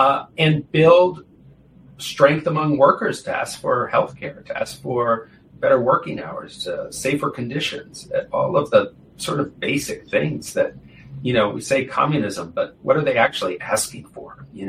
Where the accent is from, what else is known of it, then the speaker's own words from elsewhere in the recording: Maine, United States; now in Virginia, United States; I came down there, I'm from Maine, I live in Virginia